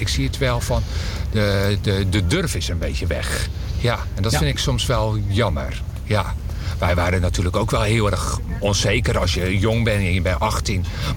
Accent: Papendrecht, South Holland, Netherlands; moved away as an adult; now in Amsterdam, Netherlands; Ik kom uit Papendrecht. En ik denk dat ik ongeveer op mijn 19e naar Amsterdam ben gegaan.

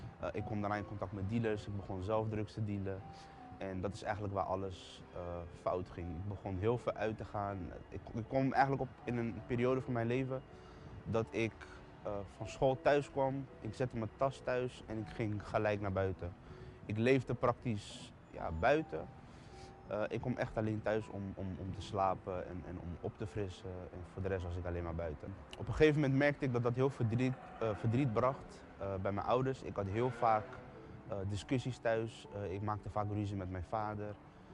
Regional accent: The Hague, South Holland, Netherlands; Ik kom uit Den Haag. Ik heb een goede jeugd gehad.

